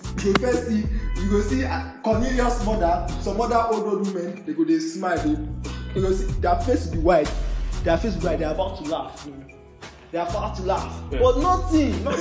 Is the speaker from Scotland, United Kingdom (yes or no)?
no; Birmingham, West Midlands, United Kingdom; So you don't know I'm from Birmingham. I'm from the street.